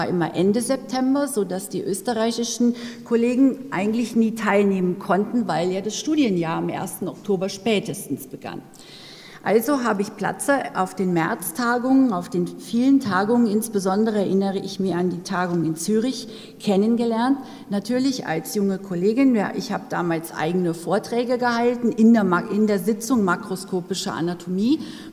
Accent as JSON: {"language": "German", "region": "Northern Germany", "country": "Germany", "lives_now": "Innsbruck, Austria", "said": "Sie hören es an meiner Sprache. Ich bin aus Norddeutschland nach Innsbruck gekommen."}